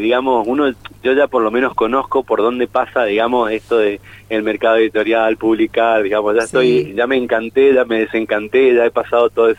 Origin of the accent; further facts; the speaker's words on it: San Rafael, Mendoza, Argentina; born there; yo nací en un barrio, en San Rafael, en Pueblo de Amante.